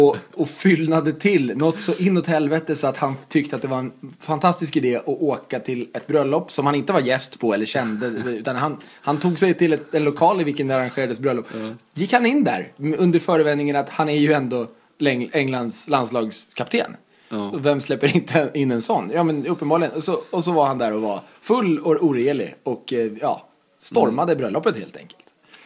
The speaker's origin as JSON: {"language": "Swedish", "country": "Sweden", "said": "Det som svensk som är van vid det här att man beger sig ut till sjöss för att kunna köpa alkohol"}